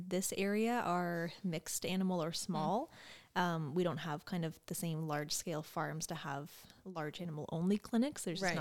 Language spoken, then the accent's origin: English; Oshawa, Ontario, Canada; I grew up in Oshawa. So GTA, but my parents are from the Smith Falls area originally.